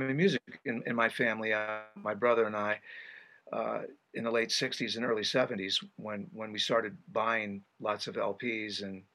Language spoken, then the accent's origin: English; Washington, United States; born there; also born or lived in Connecticut; I was born in outside Seattle, Washington, when my father was in the Navy. I'm the oldest of three, and we moved a lot. So we moved to Connecticut in my sophomore year of high school.